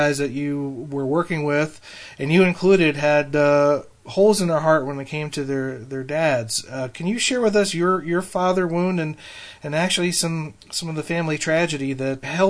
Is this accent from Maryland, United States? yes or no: yes; Maryland, United States; I find where you grew up interesting, because I'm from Maryland, as you are